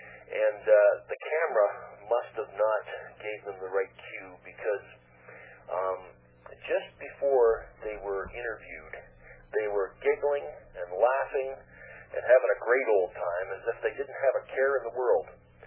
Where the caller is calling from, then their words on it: Canada; I'm calling from Canada